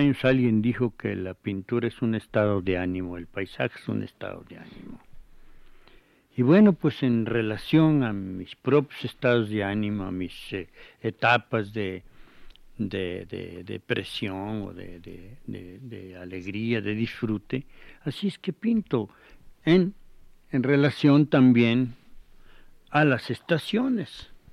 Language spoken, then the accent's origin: Spanish; Mexico City, Mexico; born there; yo soy un niño de ciudad. Yo nací en el Distrito Federal, yo no nací en el campo y solo ocasionalmente viví en él.